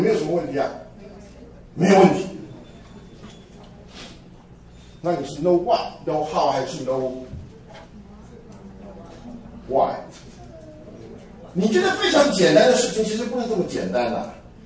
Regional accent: Taiwan; now in United States; 我们小时候，我是从台湾来的，我们小时候要念世界历史啊，而且呢，我在台湾要念这个中华人民共和国的啊

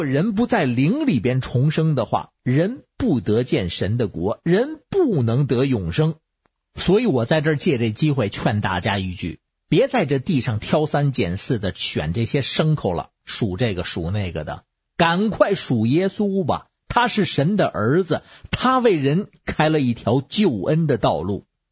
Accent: Beijing, China; 我是北京的…

